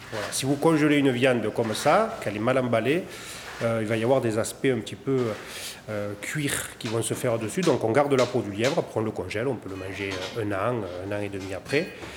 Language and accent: French; Ganges, Occitanie, France; born there; je suis né à Ganges, donc il y a 42 ans exactement. Je suis d'une famille de chasseurs.